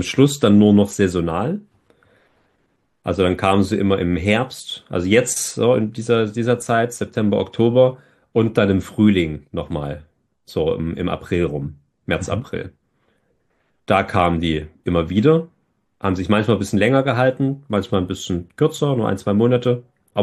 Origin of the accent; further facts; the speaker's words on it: Meissen, Saxony, Germany; auf dem Feldweg oben mit dem Blick über Meißen, meine Heimatstadt, habe ich dann realisiert